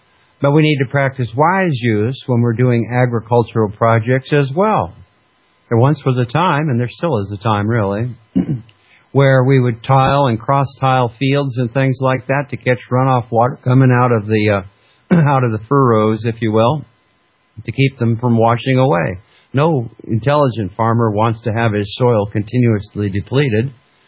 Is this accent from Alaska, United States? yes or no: yes; Fairbanks, Alaska, United States; You know, when I grew up in Fairbanks, Alaska, in the outskirts of Fairbanks, Alaska, and we lived at the end of a gravel road